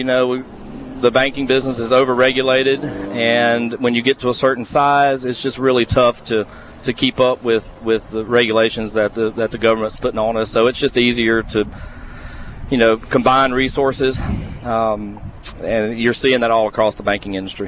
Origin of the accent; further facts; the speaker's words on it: Richland, Mississippi, United States; I grew up in Richland, got my start at Jones Junior College, played a year there, and then came and played for Southern 1 year